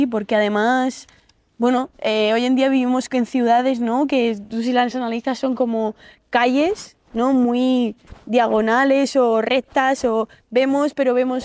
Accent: La Alberca, Region of Murcia, Spain; a una academia de baile de mi pueblo, de la Alberca, en Murcia

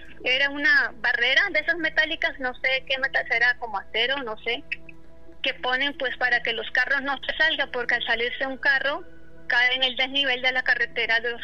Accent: Caribbean coast, Colombia; also born or lived in Bogotá; yo soy de Colombia. Para ese tiempo yo vivía en Bogotá, Colombia. Esto queda hacia el interior del país, pero yo soy originaria del norte de Colombia, de la costa.

